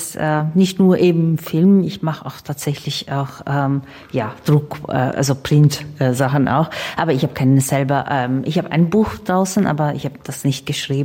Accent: Istanbul, Turkey; now in Germany; Ich bin in Istanbul groß geworden

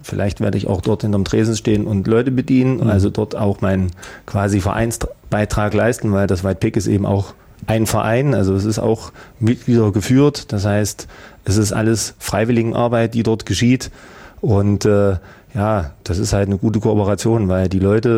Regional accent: Bad Frankenhausen, Thuringia, Germany; aus meiner Heimatstadt, aus Bad Frankenhausen mit dazugekommen sind

